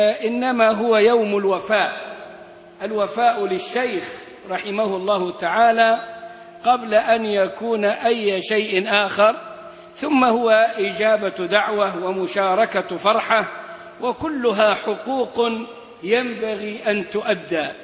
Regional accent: Egypt; عندنا كمصريين

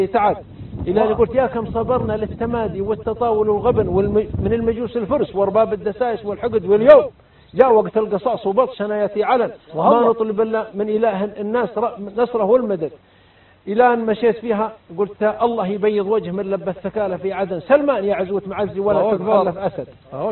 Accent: Riyadh, Riyadh Province, Saudi Arabia; وأنا من الرياض

